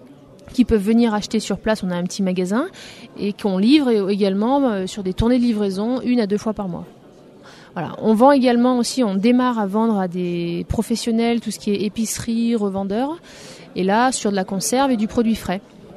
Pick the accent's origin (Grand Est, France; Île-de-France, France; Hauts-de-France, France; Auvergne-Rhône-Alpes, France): Auvergne-Rhône-Alpes, France; Lyon; Moi je suis originaire de Lyon, je suis lyonnaise à l'origine et je suis arrivée ici il y a une petite dizaine d'années en stage chez un agriculteur. Je me suis installée, moi mon compagnon est agriculteur, donc ça fait 7-8 ans que je suis installée ici.